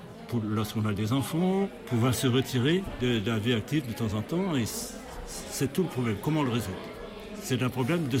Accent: Plougonver, Brittany, France; J'ai 85 ans cette année, donc je suis né, j'ai vécu à Plougonvert comme agriculteur

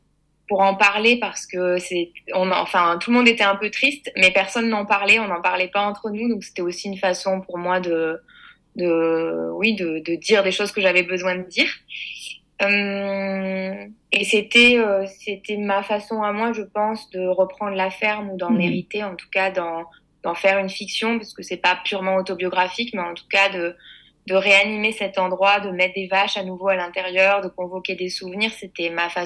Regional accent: Auvergne-Rhône-Alpes, France; moi, j'ai grandi donc en Ardèche et j'ai passé beaucoup de temps dans une ferme qui était la ferme de mes grands-parents

